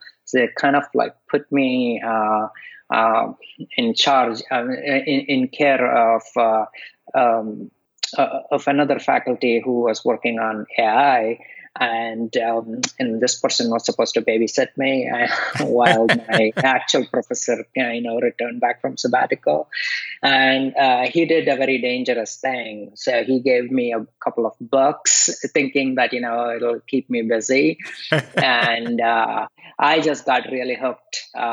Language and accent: English; India; And I grew up in India. I did typical engineering track that a lot of kids in India do.